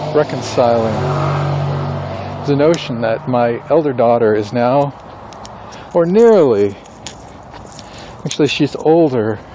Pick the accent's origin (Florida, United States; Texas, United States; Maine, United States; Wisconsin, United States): Maine, United States; I haven't talked much about my growing up on Dutton Hill in rural Maine, out in the Puckies.